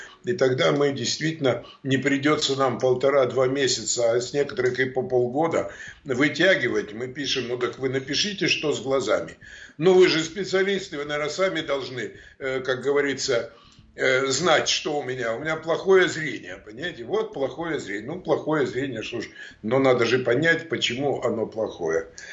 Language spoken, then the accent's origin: Russian; Altai Krai, Russia; born there; Я сам родился в деревне, в Алтайском крае. Это в Сибири.